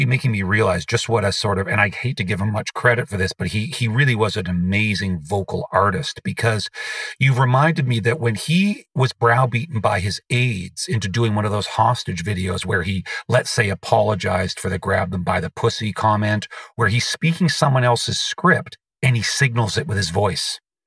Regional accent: Canada; I am a Canadian

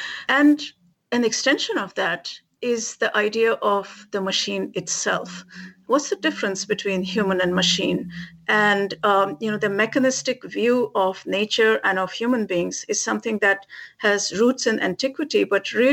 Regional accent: India; born or raised there; now in United States

